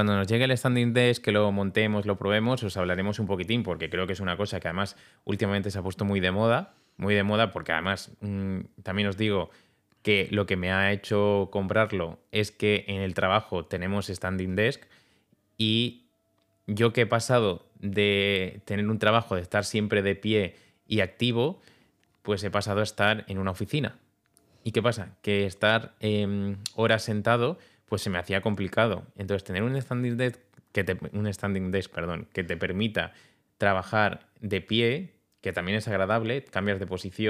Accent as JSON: {"language": "Spanish", "region": "Catalonia", "country": "Spain", "tie": "born there", "said": "la fábrica está a 10 kilómetros de donde el pueblo donde nací, en Cataluña"}